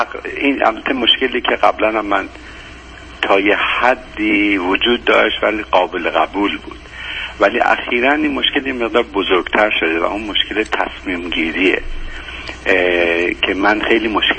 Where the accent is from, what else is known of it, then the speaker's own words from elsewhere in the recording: Iran; also born or lived in Canada / India; now in South America; حدود 10 ساله که من آمریکای جنوبی هستم. قبلش 24 سال کانادا بودم و قبلش 5 سال هند بودم و قبل از اون ایران.